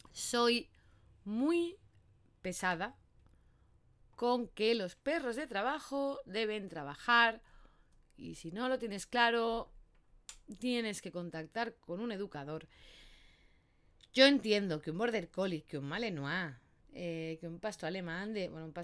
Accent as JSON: {"language": "Spanish", "region": "Córdoba", "country": "Argentina", "said": "yo soy de Córdoba, Argentina y vivo en el campo."}